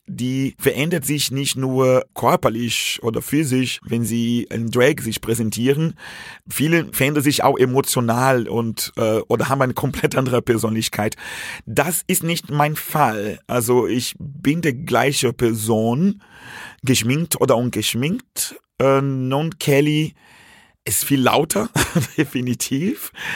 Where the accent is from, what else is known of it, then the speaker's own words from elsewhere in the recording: Brazil; Aber ich komme aus Brasilien, ein Land, wo immer noch sehr religiös ist und dort teilweise sehr konservativ.